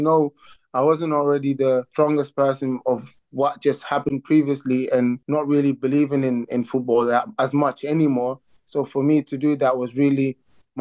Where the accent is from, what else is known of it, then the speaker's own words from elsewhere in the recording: Netherlands; now in Aylesbury, United Kingdom; When I came from Holland, I moved to Aylesbury.